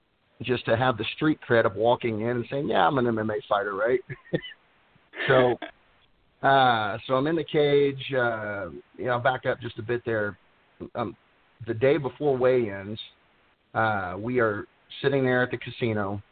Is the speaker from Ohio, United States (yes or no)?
no; Tulsa, Oklahoma, United States; also born or lived in Dallas; I grew up in Tulsa, Oklahoma, and I think I was there until I was about 21 to 22, went to Dallas for a while, and then ended up back in Tulsa